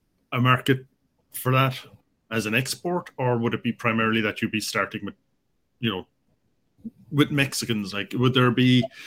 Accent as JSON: {"language": "English", "country": "Ireland", "said": "I'm Irish. I mean, that's four times the population of the whole country over here, just in the city."}